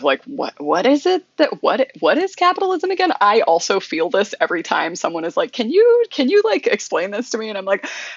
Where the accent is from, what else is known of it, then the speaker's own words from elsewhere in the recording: Louisiana, United States; also born or lived in New Orleans; now in Brooklyn, United States; I'm from Louisiana many generations. I lived in New Orleans for the last 17 years, though most of my family lives in the further west in Louisiana in Cajun country.